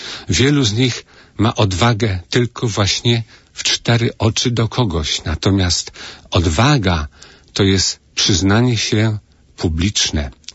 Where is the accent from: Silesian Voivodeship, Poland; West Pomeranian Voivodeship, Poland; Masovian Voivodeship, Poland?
Silesian Voivodeship, Poland; Częstochowa; moved away; ja pochodzę z Częstochowy i miałem w swoim życiu epizod, kiedy przez kilka lat uczęszczałem do przedszkola sióstr Nazaretanek w Częstochowie